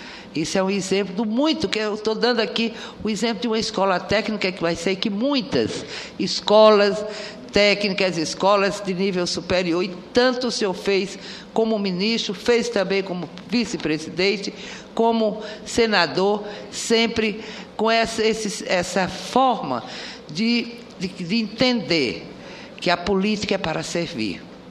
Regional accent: Northeast Region, Brazil; mas como eu sou nordestina e ali pertinho de Pernambuco

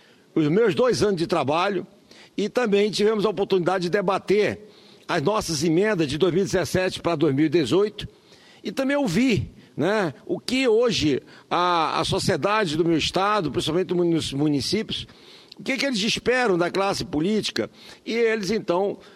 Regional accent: Normandia, Roraima, Brazil; born there; No município onde eu nasci, município de Normandia

